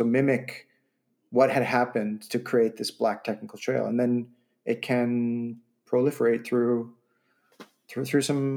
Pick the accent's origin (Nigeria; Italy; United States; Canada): Canada; Vancouver, British Columbia; So I'm coming from Vancouver, in case those of you listening don't know.